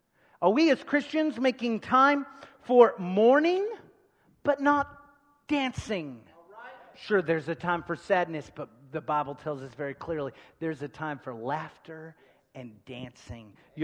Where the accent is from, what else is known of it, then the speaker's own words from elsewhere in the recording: Waco, Texas, United States; I'm from Waco, Texas.